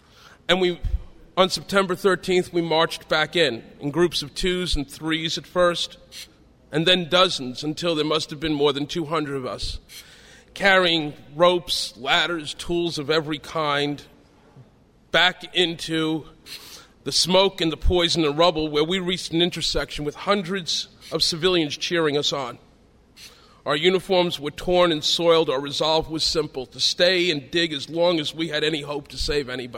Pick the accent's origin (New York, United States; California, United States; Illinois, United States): New York, United States; Bronx; I had dreams of helping to rebuild the South Bronx, where I'd grown up, to physically restore the neighborhood